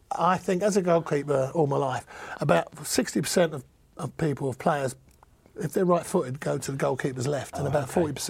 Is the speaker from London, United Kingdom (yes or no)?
yes; London, United Kingdom; accent: Cockney; I'm a Cockney builder.